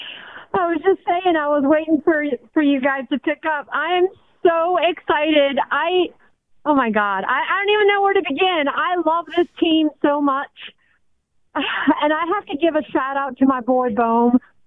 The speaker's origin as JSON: {"language": "English", "town": "Philadelphia", "region": "Pennsylvania", "country": "United States", "lives_now": "Virginia, United States", "said": "Yes, I'm in Virginia, but I love my freaking Phillies. I'm from Philadelphia."}